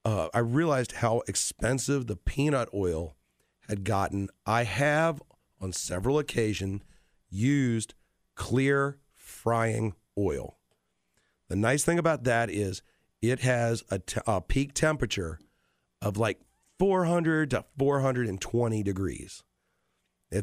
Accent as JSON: {"language": "English", "region": "Scotland", "country": "United Kingdom", "said": "I'm Scottish."}